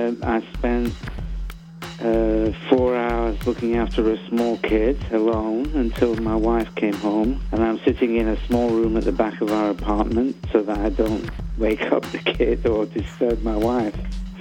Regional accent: Manchester, North West England, United Kingdom; where I grew up in Manchester and the kind of economic culture that city had and the way it has imprinted itself on me.

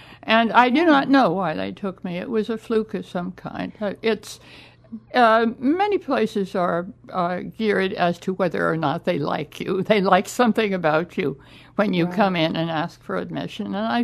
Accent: Berkeley, California, United States; moved away as an adult; I grew up in Berkeley and left when I was 18. And I went to the East Coast, and my degrees are mostly from Johns Hopkins University.

